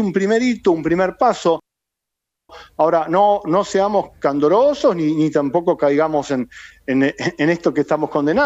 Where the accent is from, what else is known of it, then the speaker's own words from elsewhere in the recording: Tapalqué, Buenos Aires Province, Argentina; yo fui candidato a intendente de Tapalqué, yo soy oriundo de Tapalqué.